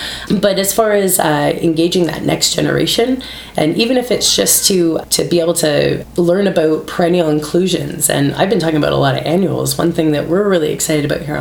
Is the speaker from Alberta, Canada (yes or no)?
no; Ontario, Canada; I grew up in Ontario. It was the berry belt of Ontario is the area that I grew up in.